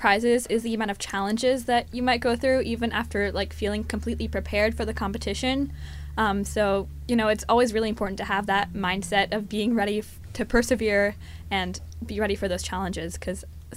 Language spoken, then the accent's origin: English; Atlanta, Georgia, United States; I'm from Atlanta, Georgia